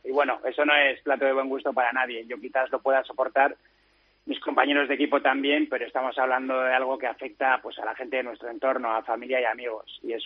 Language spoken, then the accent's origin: Spanish; Bilbao, Basque Country, Spain; soy de Bilbao